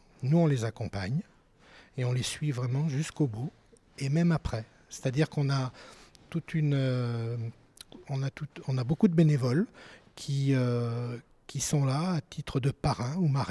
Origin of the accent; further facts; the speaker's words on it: Nouvelle-Aquitaine, France; je suis du Limousin